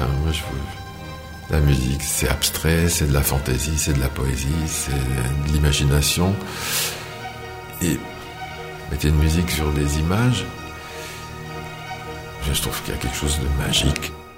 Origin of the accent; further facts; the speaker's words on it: Grand Est, France; moved away as an adult; Je suis parti des Vosges à 19 ans et j'ai passé toute mon enfance et mon adolescence dans les Vosges. J'ai un peu habité aux quatre coins des Vosges en fait, et j'ai habité 7 ans à l'Aveline de Vendruyère